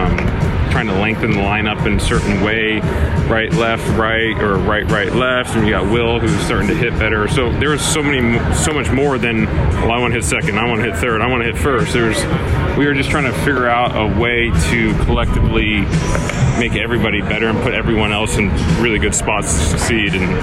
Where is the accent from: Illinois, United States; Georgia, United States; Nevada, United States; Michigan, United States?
Georgia, United States; Atlanta; I came from Atlanta, went to a new place.